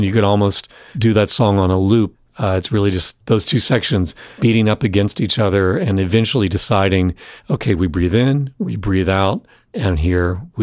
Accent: North Carolina, United States; my hometown in North Carolina had been devastated by Hurricane Helene

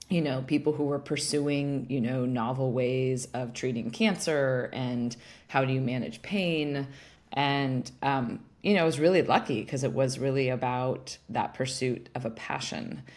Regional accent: Stanford, California, United States; I had the pleasure of growing up on Stanford campus, and honestly, it was an incredibly privileged upbringing

